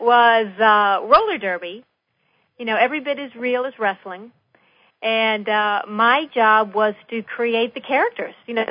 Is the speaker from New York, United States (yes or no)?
no; St. Louis, Missouri, United States; moved away as an adult; I'm from the Midwest. I'm from St. Louis. And I kind of realized, you know, there's not a booming film industry there. So I just packed up my car, moved out there